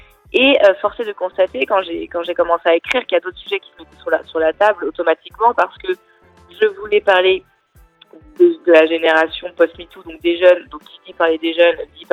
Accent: France; moi je suis en France, j'ai grandi en France, mon père est marocain, donc j'ai la double nationalité. Mmh. Et c'est vrai que j'ai grandi avec finalement deux cultures en moi.

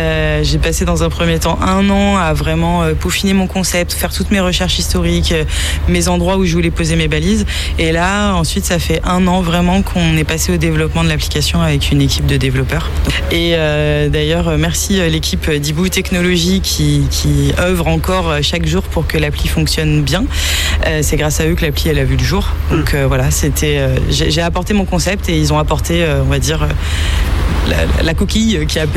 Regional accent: Nantes, Pays de la Loire, France; moi qui suis pas angevine, parce que moi je suis nantaise d'origine, et ma famille est nantaise

